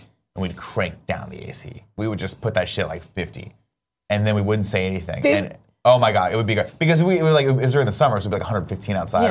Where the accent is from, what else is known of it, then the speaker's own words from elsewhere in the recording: Riverside, California, United States; It's going to melt on the counter. I grew up in Riverside